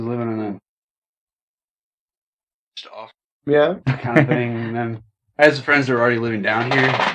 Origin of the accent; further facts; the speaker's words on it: Virginia, United States; From the Blue Ridge Mountains in Virginia.